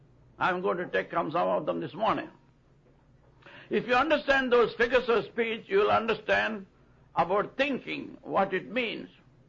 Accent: India; born there

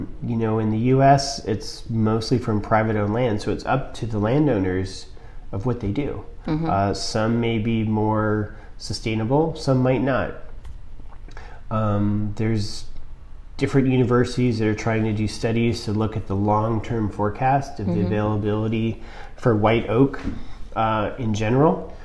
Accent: California, United States; I grew up here in the Bay Area, okay. Just outside San Francisco in the East Bay.

